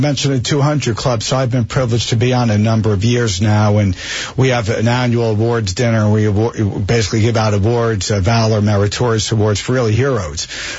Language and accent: English; Springfield, New Jersey, United States; And like I said, I grew up in Springfield, so Union County is my roots as well.